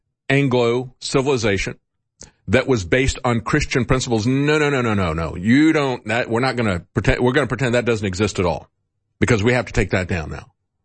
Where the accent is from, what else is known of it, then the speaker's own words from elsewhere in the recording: Florida, United States; And I was like, well, I'm from here, from Florida. Where are your people from? What do you mean? Where are you? Well, you know, like I'm Italian and Polish or anything. It was like, I'm just American.